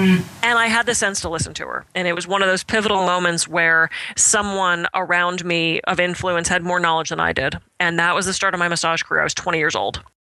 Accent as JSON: {"language": "English", "town": "Pittsburgh", "region": "Pennsylvania", "country": "United States", "tie": "born or raised there", "said": "I grew up in Pittsburgh, only child, daughter of a dad that wanted a son, very competitive, very type A."}